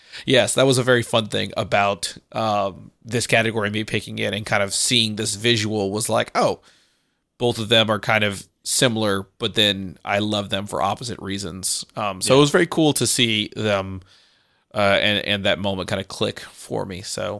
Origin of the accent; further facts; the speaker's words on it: Louisiana, United States; Growing up in Southern Louisiana, being, you know, a couple of hours from New Orleans